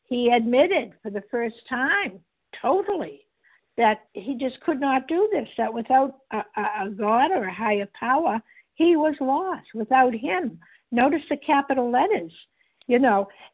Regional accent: Boston, Massachusetts, United States; I am from Boston, Massachusetts

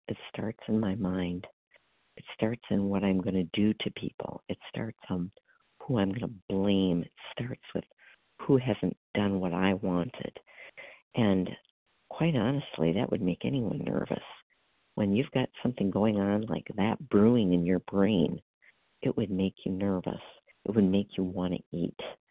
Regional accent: Wisconsin, United States; I'm from Wisconsin.

